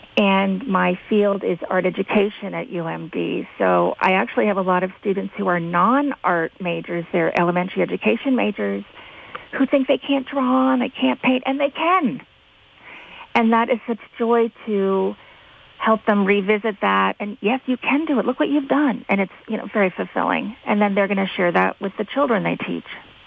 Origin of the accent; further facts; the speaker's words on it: Amherst, Massachusetts, United States; people weren't speaking Swedish in Amherst, Massachusetts, where I grew up